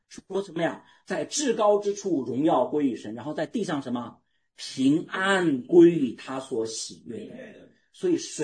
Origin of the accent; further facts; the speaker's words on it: China; 弟兄姊妹，你注意，我们中国人经常听到人讲说，你是中国人，你怎么可以信耶稣？